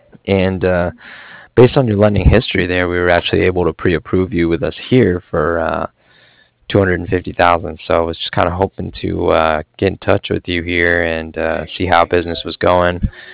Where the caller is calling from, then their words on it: Cardiff, Wales, United Kingdom; I'm calling from Cardiff.